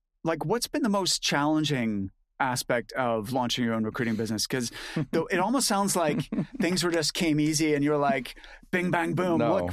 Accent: Canada; now in United Kingdom; I'm Canadian, as you know, so yes, lived in North America, and also lived the last 25 years in the UK.

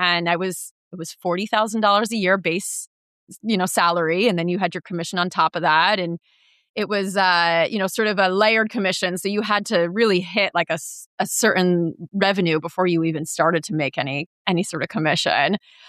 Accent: New York, United States; I grew up in the New York area. You're very influenced by fashion by growing up in that area.

